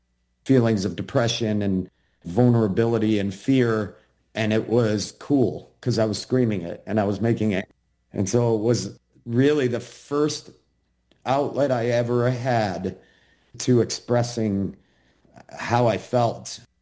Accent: Maine, United States; I grew up in Maine in a very rural environment where you weren't supposed to show a lot of emotion.

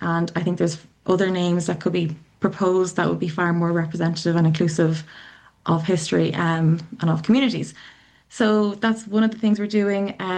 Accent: Ireland; I'm from Ireland.

